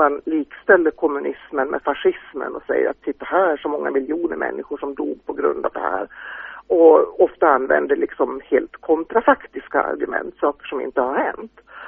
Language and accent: Swedish; Uppsala, Uppsala County, Sweden; Jag kommer från Uppsala. Där jobbar jag som översättare. Har gjort det i 10-tal år kanske.